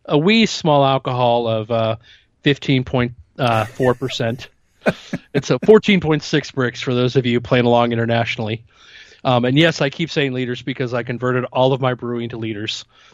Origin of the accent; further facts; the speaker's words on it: Missouri, United States; accent: Missouri; pick up some of my Missouri accent again. Go to the holler.